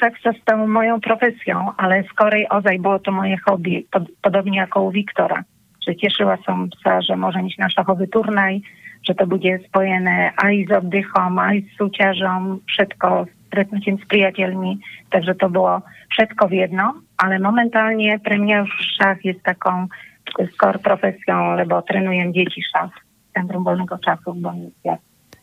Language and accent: Slovak; Poland; Slovak is a second language; Áno, pochádzam z Polska.